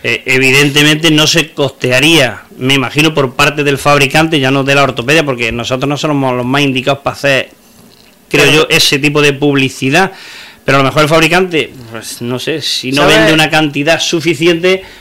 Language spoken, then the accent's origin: Spanish; Navas de San Juan, Andalusia, Spain; yo soy de un pueblo de esta provincia que se llama Navas de San Juan